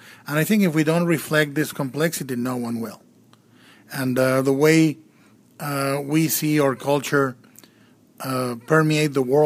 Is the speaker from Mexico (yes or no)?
yes; Mexico; You know, I grew up in Mexico, but I grew up around ska, rock, rhythm and blues.